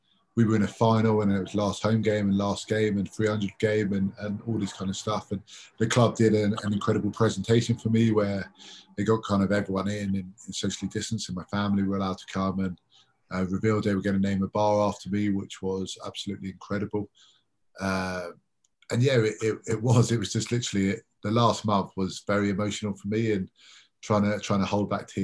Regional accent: London, United Kingdom; I'm kind of born and raised in London. It's all I've ever known.

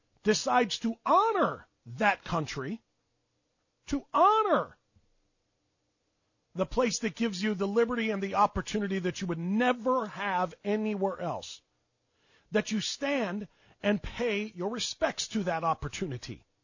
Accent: United States; born there; Thank God I was born here in the United States, where my talents are limited by nothing and my earning potential is limited by nothing

